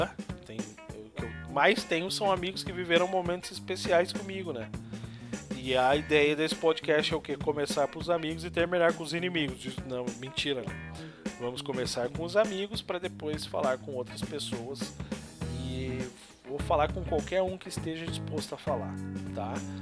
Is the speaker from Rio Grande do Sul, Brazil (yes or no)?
yes; Novo Hamburgo, Rio Grande do Sul, Brazil; born there; now in Sapiranga, Brazil; Eu tô falando agora pra todo mundo desde Sapiranga. Sapiranga é aqui no Rio Grande do Sul. Eu não nasci em Sapiranga, eu nasci em Novo Hamburgo, mais especificamente em Canudos.